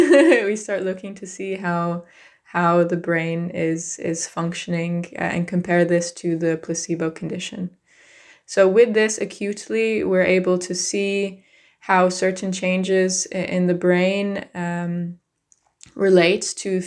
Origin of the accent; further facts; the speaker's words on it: United States; So I grew up in the United States and I originally went to school to study pharmacy.